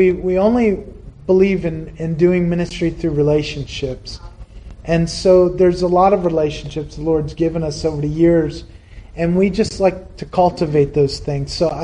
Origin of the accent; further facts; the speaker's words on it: New York, United States; And I love New York. I miss New York. I grew up here. I was born in Kingston.